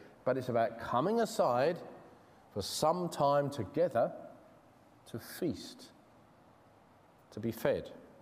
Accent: England, United Kingdom; accent: English; I'll say it with my English accent in a Greek sort of way.

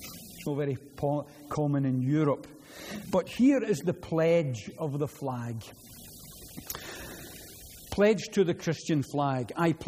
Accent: Glasgow, Scotland, United Kingdom; I love my country. I'm Scottish, I'm a Glaswegian. I love my country.

